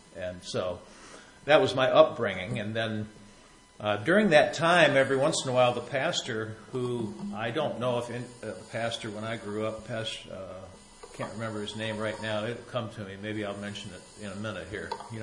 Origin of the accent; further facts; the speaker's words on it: Rossford, Ohio, United States; We went to the east side of Toledo from Rossford. I grew up in Rossford, Ohio.